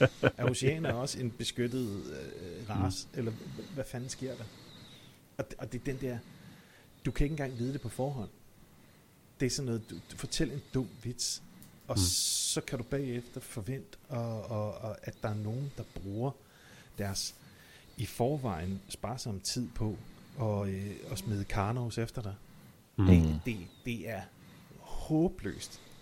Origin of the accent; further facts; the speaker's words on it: West Jutland, Denmark; Fordi jeg er fra Vestjylland